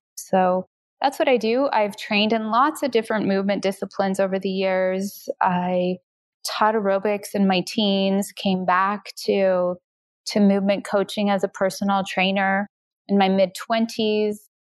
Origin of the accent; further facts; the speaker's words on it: Canada; Well, I'm Canadian. I live in Toronto. I've been here for about 20 years.